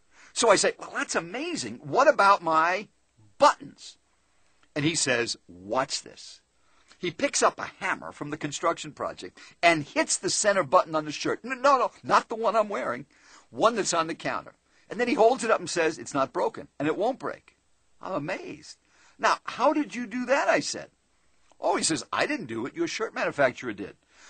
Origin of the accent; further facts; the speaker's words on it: Scottsdale, Arizona, United States; I'm from Scottsdale, Arizona. I can't find them there.